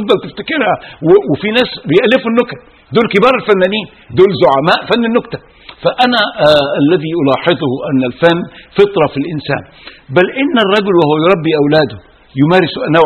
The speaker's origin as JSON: {"language": "Arabic", "country": "Egypt", "said": "في بلدنا مصر"}